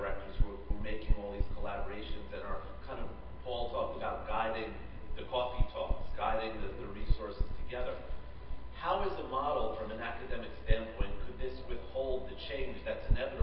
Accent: Long Island, New York, United States; I'm from Long Island, a different part of the state

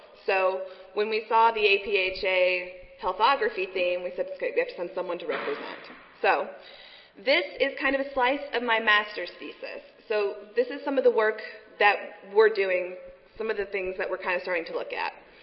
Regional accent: Texas, United States; And I am from Texas. I study Texas.

